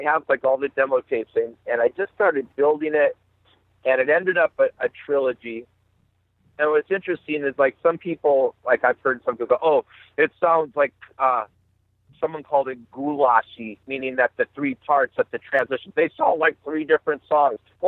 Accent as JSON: {"language": "English", "town": "Santa Cruz", "region": "California", "country": "United States", "tie": "born or raised there", "said": "he is from my hometown of Santa Cruz, California."}